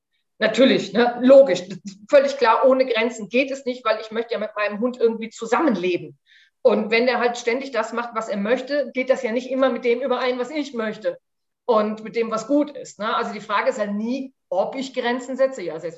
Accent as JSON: {"language": "German", "region": "Rhineland", "country": "Germany", "moved": "yes", "said": "Ich wohne hier so quasi mittendrin in Bayern. Wie man auch hört, ich komme ursprünglich nicht aus Bayern, sondern halt mehr so aus dem Rheinland da oben."}